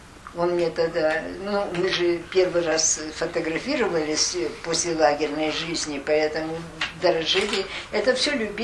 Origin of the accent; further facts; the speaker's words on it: Vorkuta, Komi Republic, Russia; я сказала, что я из Воркуты.